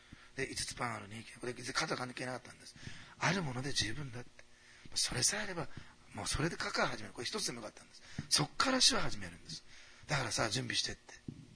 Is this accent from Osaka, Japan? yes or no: yes; Osaka, Japan; born there; すいませんね、大阪生まれの人はしつこいところがありまして。